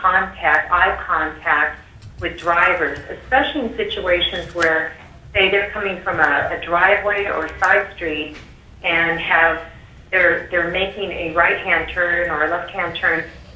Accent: Anchorage, Alaska, United States

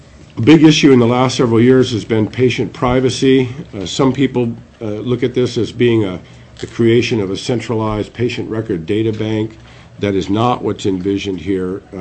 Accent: Fairbanks, Alaska, United States; I'm from Fairbanks, and I've been a health care administrator in the state for about 30 years.

